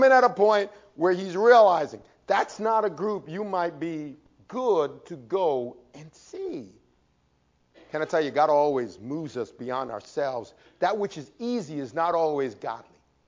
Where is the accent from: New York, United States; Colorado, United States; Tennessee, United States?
New York, United States; You see, I grew up in New York City, and in New York City, there was this conflict between the community and the police.